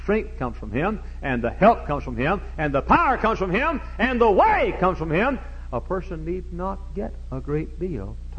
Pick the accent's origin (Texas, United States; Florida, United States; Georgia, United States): Texas, United States; now in Hammond, United States; I was born and reared in the Holy Land right between Dallas and Fort Worth. And I wanted to live in Texas.